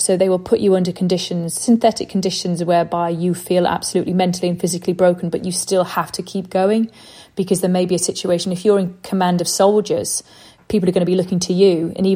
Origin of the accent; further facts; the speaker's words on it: Liverpool, North West England, United Kingdom; I was born and raised in Liverpool, good working class family.